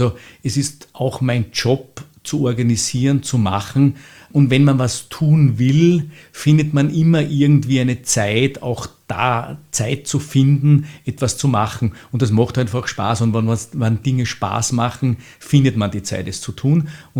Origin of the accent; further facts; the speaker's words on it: Salzburg, Austria; Ich bin geborener Salzburger. Meine Mutter war sehr stark engagiert in der Pfarre in Salzburg, wo wir halt zu Hause waren